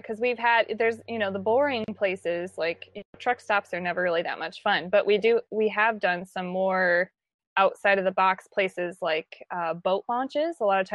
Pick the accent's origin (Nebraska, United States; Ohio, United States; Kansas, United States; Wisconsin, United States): Ohio, United States; you don't understand. We're from Ohio. We're not from here. We're just visiting.